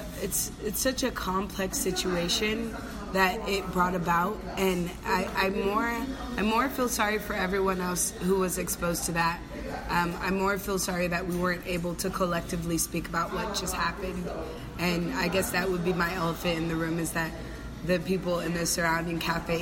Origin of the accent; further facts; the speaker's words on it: Oakland, California, United States; I grew up in Oakland as a ward of the court. I went through foster homes. I went through group homes.